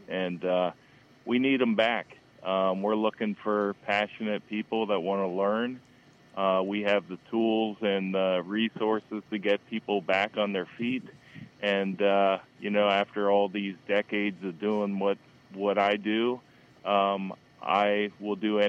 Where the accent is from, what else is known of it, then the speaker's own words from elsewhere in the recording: Hershey, Pennsylvania, United States; And that was probably one of the best restaurants in Pennsylvania where I grew up. I grew up in Hershey, PA.